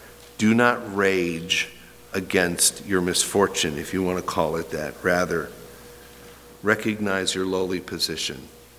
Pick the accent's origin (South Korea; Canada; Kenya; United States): United States; LaRue, Ohio; But anyway, I say to people in this county, I'm from LaRue, and they don't know what I'm talking about.